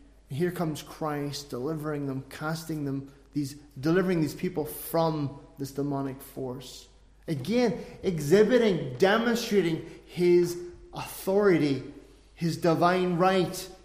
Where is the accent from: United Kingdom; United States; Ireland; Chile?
Ireland; We rhyme there, I know. I'm Irish, can't help it.